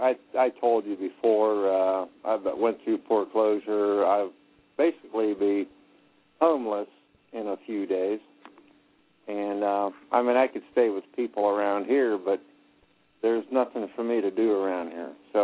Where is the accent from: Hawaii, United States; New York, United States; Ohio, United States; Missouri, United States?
Ohio, United States; Youngstown; I'm originally from Ohio myself.